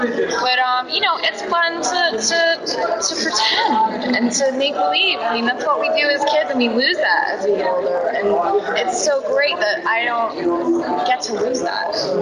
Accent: Newfoundland and Labrador, Canada; But I mean, I'm from Newfoundland.

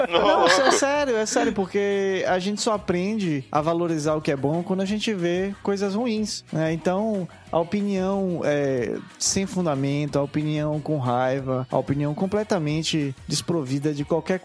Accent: Bahia, Brazil; Eu sou baiano, né?

